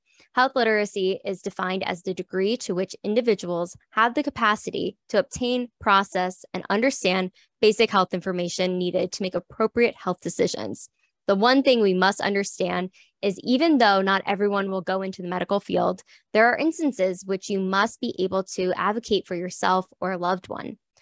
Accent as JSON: {"language": "English", "region": "Florida", "country": "United States", "tie": "born or raised there", "said": "I mean, I grew up in Florida too. Hurricanes happen a lot."}